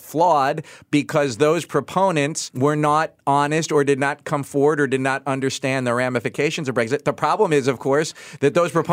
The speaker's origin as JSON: {"language": "English", "country": "United States", "said": "You know, as an American, it's very depressing to watch"}